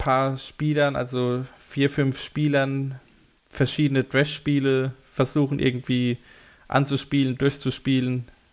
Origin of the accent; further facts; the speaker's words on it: Hamburg, Germany; ich glaube, als Hamburger ist das Millantor-Stadion schon was Besonderes.